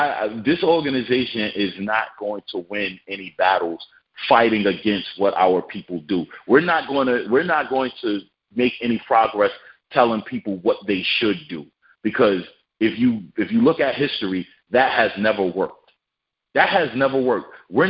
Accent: New York, United States; New York. I'm from New York.

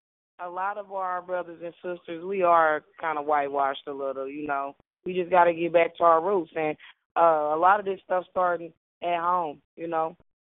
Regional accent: Indianapolis, Indiana, United States; now in Tulsa, United States; I'm in Tulsa, Oklahoma, but I'm from Indianapolis, Indiana.

